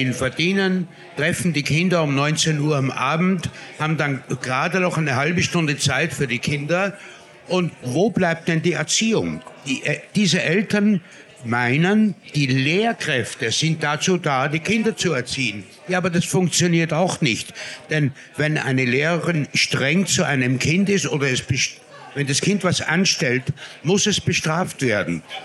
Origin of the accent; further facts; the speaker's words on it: Raunheim, Hesse, Germany; ich komme aus Raunheim.